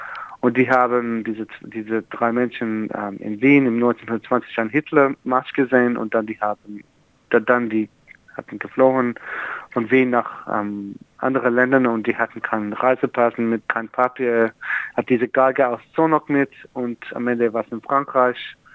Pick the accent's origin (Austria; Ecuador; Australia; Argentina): Australia; Sydney, New South Wales; now in Berlin, Germany; Nein, ich komme aus Sydney.